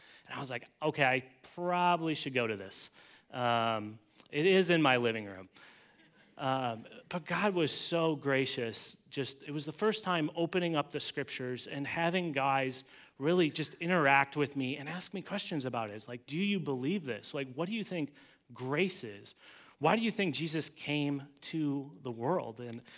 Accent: Altoona, Wisconsin, United States; So I grew up in Wisconsin, in western Wisconsin, in a place called Altoona.

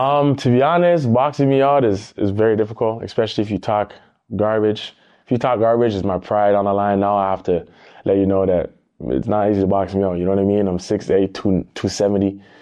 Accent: Canada; Growing up in Canada, hockey's just surrounded.

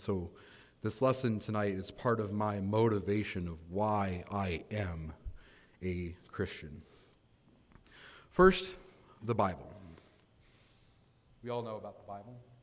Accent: Arizona, United States; moved away as an adult; now in Oklahoma, United States; Most of you know I'm from Arizona. We normally don't get, well, where I'm from, sorry, Dave, where I'm from in Arizona, we don't get weather like this.

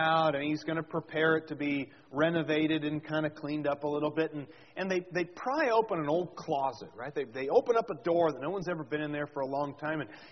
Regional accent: Oregon, United States; Whenever I go to the beach, because I grew up in Oregon, so it's not like I've never been to the beach or anything

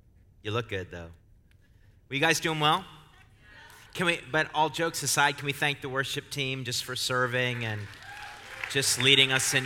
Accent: California, United States; It's like I come from California. I lived in California before moving here, so I leaned more toward In-N-Out.

